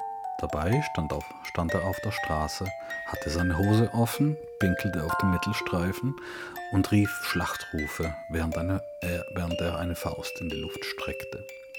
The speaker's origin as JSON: {"language": "German", "region": "Trentino-Alto Adige", "country": "Italy", "said": "Ich outete mich sofort als Südtiroler, wir haben ja übrigens ein weiches K"}